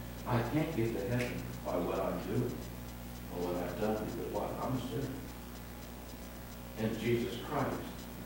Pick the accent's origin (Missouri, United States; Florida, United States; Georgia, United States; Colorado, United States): Missouri, United States; St. Louis; born there; I was born in St. Louis. Mom was a Catholic. Dad wasn't anything. So I was raised Catholic, baptized Catholic, went to Catholic school.